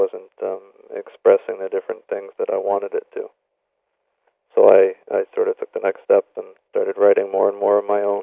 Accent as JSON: {"language": "English", "region": "Ontario", "country": "Canada", "tie": "born or raised there", "said": "I've born and raised in Ontario, Canada, and I have a couple degrees in engineering and whatnot."}